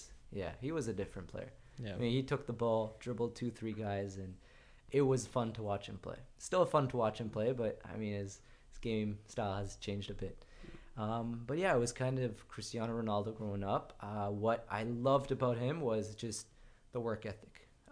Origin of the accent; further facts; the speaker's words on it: Canada; I grew up in Canada, and we got a lot of snow. It's very cold there.